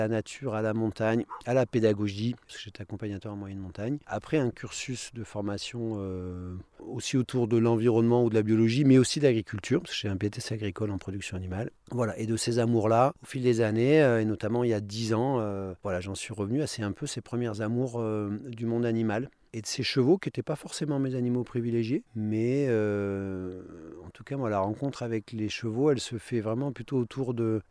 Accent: Grenoble, Auvergne-Rhône-Alpes, France; also born or lived in Verdun; je suis né à Verdun, dans les tranchées, non dans les dolines, aussi dans des fonds de trous. J'y ai un peu grandi, hein, puisque j'ai débarqué à Grenoble à 4 ans. Et voilà, l'évolution professionnelle de mes parents ont plutôt fait de moi un grenoblois ou un alpin.

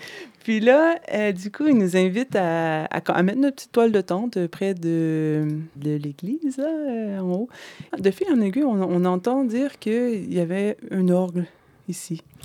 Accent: Canada; je viens du Canada avec mon copain Sébastien. On est à vélo depuis 3 ans.

